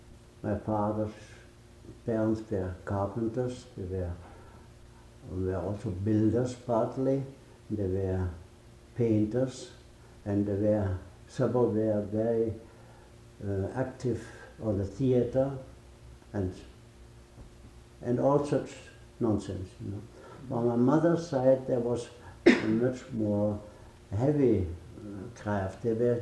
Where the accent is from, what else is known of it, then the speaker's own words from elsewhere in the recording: Bottrop, North Rhine-Westphalia, Germany; I loved to go to the neighboring carpenter, to the neighboring shoemaker in my hometown, and all